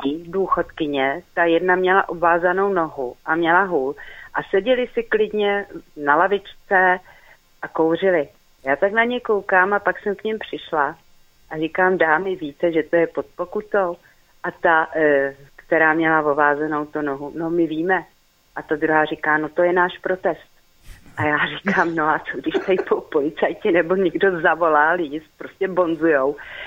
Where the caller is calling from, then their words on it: Prague, Czechia; tady posluchačka z Prahy.